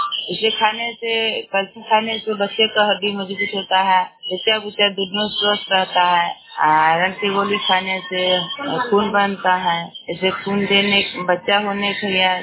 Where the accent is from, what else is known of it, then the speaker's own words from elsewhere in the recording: Nawada, Bihar, India; नवादा के रहने वाली हूँ।